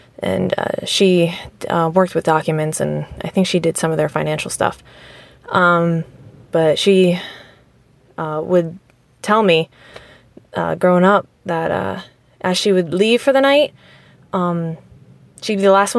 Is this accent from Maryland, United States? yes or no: yes; Maryland, United States; now in Florida, United States; I'm from Maryland, currently living in Florida.